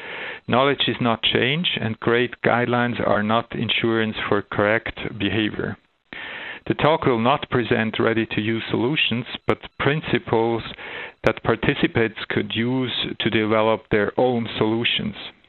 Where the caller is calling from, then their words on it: Zurich, Switzerland; I'm speaking from Zurich, Switzerland